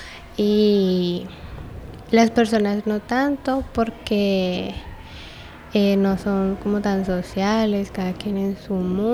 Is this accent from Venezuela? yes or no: yes; Venezuela; now in Colombia; me da como vergüenza decir que soy venezolana.